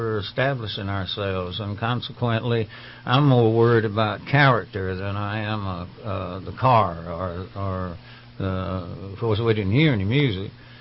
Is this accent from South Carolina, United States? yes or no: yes; South Carolina, United States; I'm from South Carolina, Dave, and my answer to that question would be, I'm from South Carolina